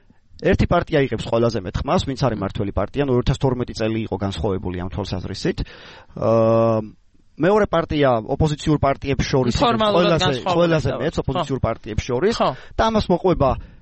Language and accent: Georgian; Adjara, Georgia; აჭარიდან ვარ და ბევრი ადამიანს ვიცნობ